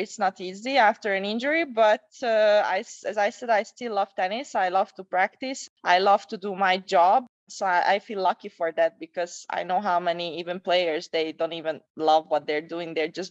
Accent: Hungary; I grew up not in Budapest, but in a small city.

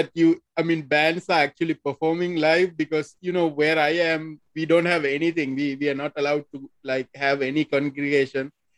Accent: Sri Lanka; Yeah, I'm originally from Sri Lanka.

